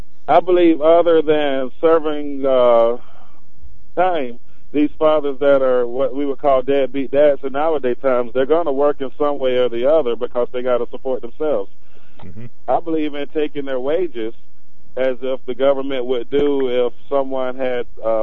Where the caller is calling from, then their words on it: Greenville, South Carolina, United States; Greenville, South Carolina.